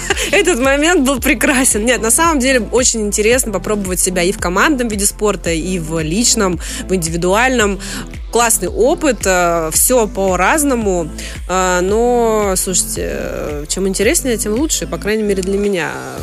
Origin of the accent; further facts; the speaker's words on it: Urals, Russia; так как я сама с Урала